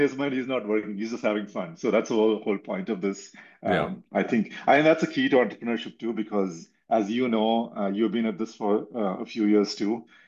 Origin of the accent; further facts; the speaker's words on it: India; moved away as an adult; now in Austin, United States; I grew up in India. I was there till about 22 years old, did my undergrad, and then got a scholarship